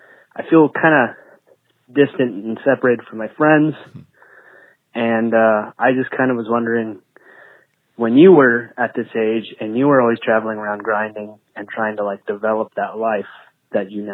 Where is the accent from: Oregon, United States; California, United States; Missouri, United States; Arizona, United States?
Oregon, United States; I'm 22 years old, and I'm from Oregon.